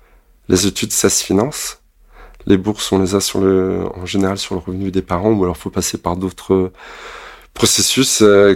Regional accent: Brittany, France; À ce moment-là, j'ai grandi en Bretagne. En Bretagne, il y a la mer.

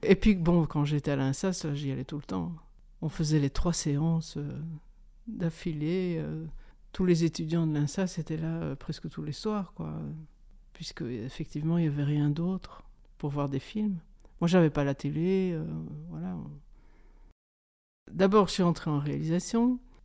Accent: Schaerbeek, Brussels-Capital Region, Belgium; born there; Je suis née à Bruxelles, à Schaerbeek.

